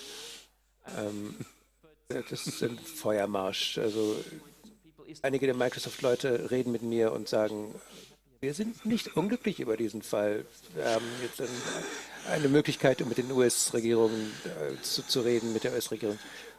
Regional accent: Austria; Ich habe die deutsche Vorratsdatenspeicherungsgeschichte nicht so genau angeschaut als Österreicher.

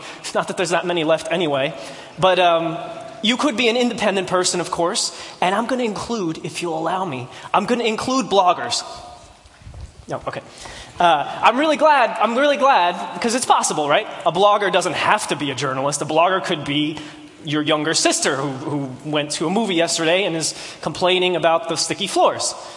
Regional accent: New Jersey, United States; I come from New Jersey where everybody's really, sarcastic.

